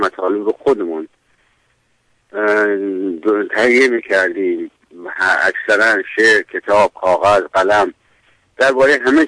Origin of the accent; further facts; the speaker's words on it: Sarbisheh, South Khorasan, Iran; born there; من در دهی به نامش سربیشه در نزدیکی مرز افغانستان متولد شدم، در جنوب خراسان. پدرم کارمند دولت بود و به هر حال هر سالی، هر چند سالی به یک شهری، به یک دهی میرفت. بعد در مشهد درس خوندم